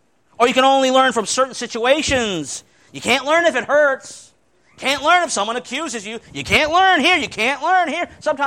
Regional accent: Orlando, Florida, United States; I'm a city boy. I'm from Orlando

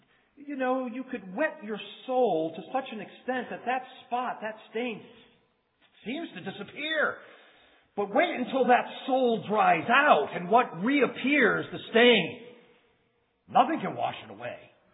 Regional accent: Florida, United States; I remember growing up in Florida, how many transplants in Florida and people trying to escape their past

